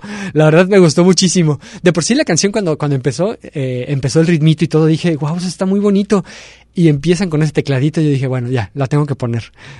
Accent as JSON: {"language": "Spanish", "town": "Guadalajara", "region": "Jalisco", "country": "Mexico", "tie": "born or raised there", "said": "son de Guadalajara, de mi tierra natal."}